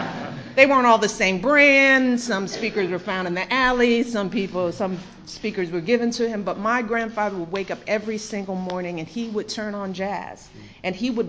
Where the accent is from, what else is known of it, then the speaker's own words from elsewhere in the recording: Chicago, Illinois, United States; I grew up in a jazz household. Everybody knows I grew up on the South Side of Chicago.